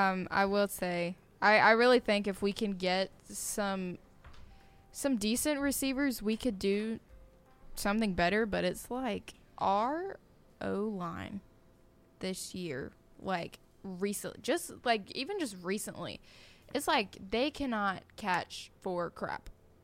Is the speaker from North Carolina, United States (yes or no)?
yes; North Carolina, United States; A lot of people, because I'm from North Carolina, so a lot of people were Panthers fans.